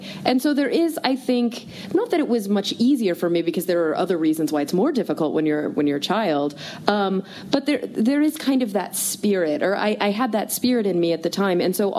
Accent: Texas, United States; I grew up in Texas, so when I came out as atheist, I didn't know that was a thing.

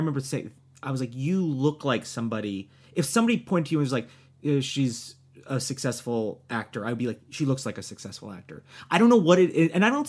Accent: New Jersey, United States; I'm from New Jersey.

